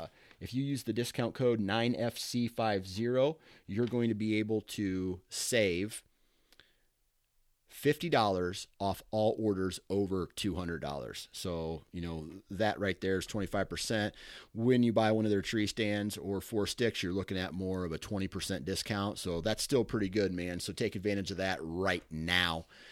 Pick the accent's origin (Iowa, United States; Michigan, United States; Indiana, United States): Iowa, United States; where I grew up one way in Iowa